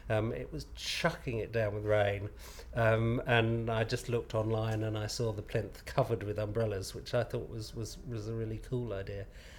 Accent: Enfield, London, United Kingdom; now in London, United Kingdom; I was born in North London. Both my parents were from North London. So I was brought up in Enfield on the sort of northern edge of London, but in 10 years ago, moved to where I am now, just around the corner from the British Museum.

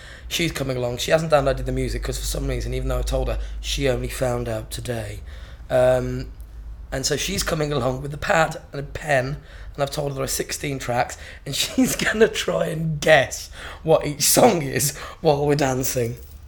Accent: Midlands, United Kingdom; also born or lived in Wales; I am 27 and a number of months. And I am from the Midlands originally. Moved around a bit. Spent a bit of time in Wales. Down here now. Been here for 5 years.

